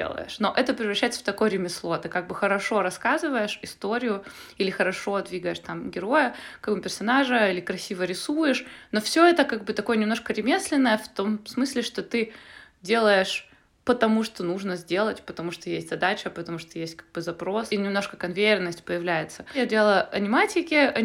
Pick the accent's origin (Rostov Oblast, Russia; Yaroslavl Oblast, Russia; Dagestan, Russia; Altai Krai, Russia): Yaroslavl Oblast, Russia; Yaroslavl; now in Moscow, Russia; Я из Ярославля, я приехала из Ярославля в Москву